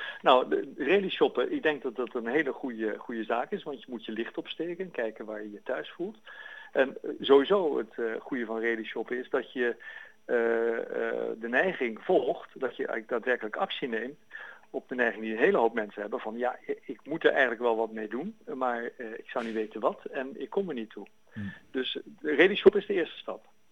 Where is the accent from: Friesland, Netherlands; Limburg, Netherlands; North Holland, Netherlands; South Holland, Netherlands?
South Holland, Netherlands; Rotterdam; ik ben zelf Rotterdammer. Daar kan je natuurlijk nauwelijks van Amsterdamse. ik ben opgegroeid in Rotterdam.